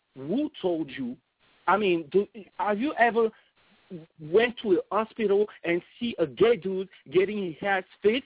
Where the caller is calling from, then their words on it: France; because I'm still on the phone, and since I'm calling from France, you see what I mean.